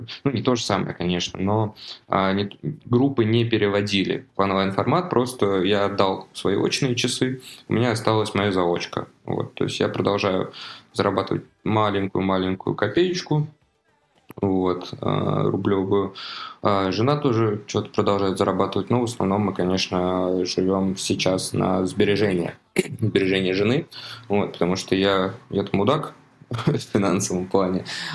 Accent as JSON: {"language": "Russian", "country": "Russia", "said": "еще двое ребят, в том числе и мы, из России"}